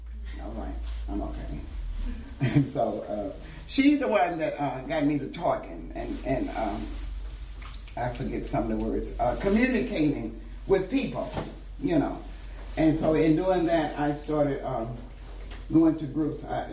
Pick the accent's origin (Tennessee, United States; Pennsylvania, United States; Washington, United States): Tennessee, United States; Nashville; Because I'm from Nashville, Tennessee. And my mother and father and my 4 brothers, they was real private people.